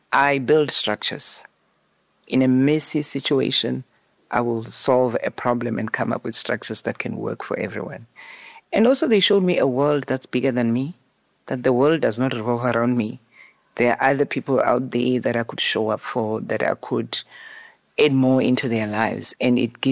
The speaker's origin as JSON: {"language": "English", "region": "Limpopo", "country": "South Africa", "tie": "born there", "said": "I was born in Limpopo."}